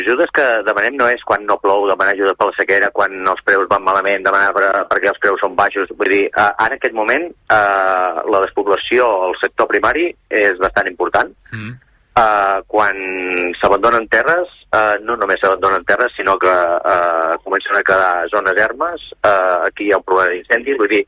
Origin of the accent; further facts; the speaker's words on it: Catalonia, Spain; soc del Baix Penedès